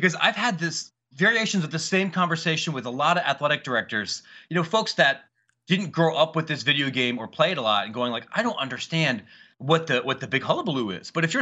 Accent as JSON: {"language": "English", "region": "Ohio", "country": "United States", "tie": "born or raised there", "said": "Like I grew up in Ohio. I'm not ashamed to admit this."}